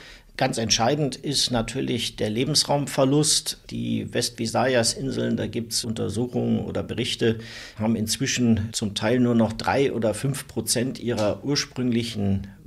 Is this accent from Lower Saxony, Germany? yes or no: yes; Lower Saxony, Germany; born there; bin ich ja Nordlicht in Niedersachsen geboren, wenn auch sehr kosmopolit aufgewachsen.